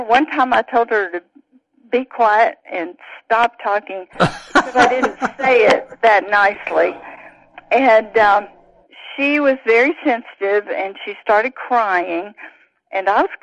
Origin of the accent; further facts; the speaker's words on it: the South, United States; I grew up in the South. You can probably tell.